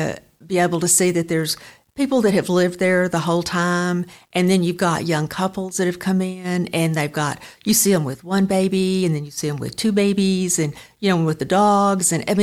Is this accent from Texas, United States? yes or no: yes; Mesquite, Texas, United States; now in Dallas, United States; Well, actually, I grew up in Mesquite.